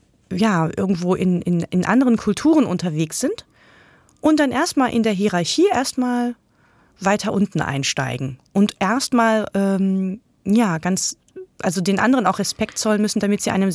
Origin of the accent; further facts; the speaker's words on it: Berlin, Germany; und das kennen Sie ja auch, als Berliner Surfer, dann ist man ja im Zweifelsfall auch immer überall fremd.